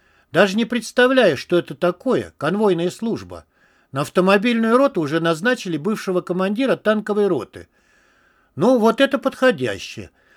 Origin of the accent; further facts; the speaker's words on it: Ivanovo Oblast, Russia; Я из Ивановской области, тут рядом совсем.